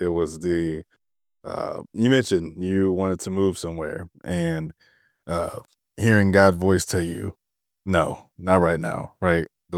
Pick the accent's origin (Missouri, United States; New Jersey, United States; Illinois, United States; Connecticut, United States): Missouri, United States; St. Louis; I'm from St. Louis.